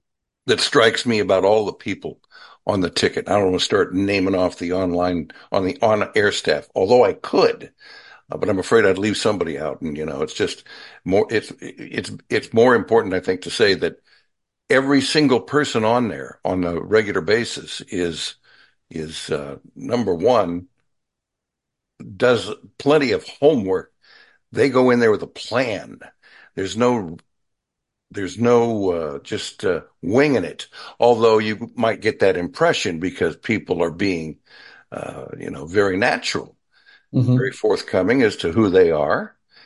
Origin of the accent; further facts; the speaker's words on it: California, United States; I'm from California. We say guys like y'all say y'all.